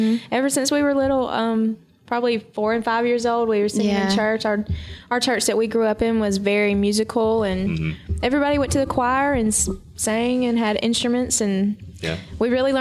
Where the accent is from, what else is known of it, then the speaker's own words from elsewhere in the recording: Mississippi, United States; now in Nashville, United States; Yeah, until a few months ago, we moved to Nashville, and we grew up in South Mississippi.